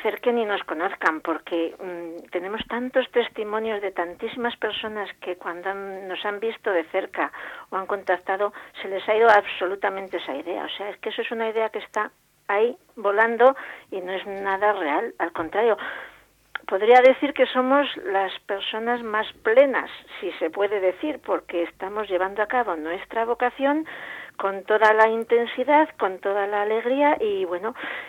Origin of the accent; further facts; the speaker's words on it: Lerma, Castile and León, Spain; Bueno, yo soy de Lerma, nací en Lerma, mi familia tenía relación con esta comunidad y con todas